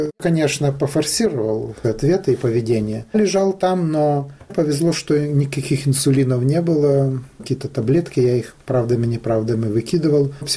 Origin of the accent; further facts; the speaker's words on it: Ukraine; Я вырос на вине в Украине, и на хересах, и на портвейнах